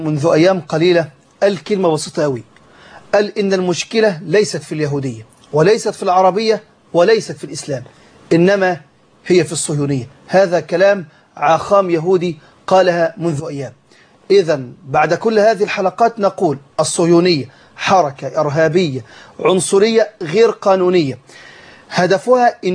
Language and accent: Arabic; Egypt; ما فيش عندنا في مصر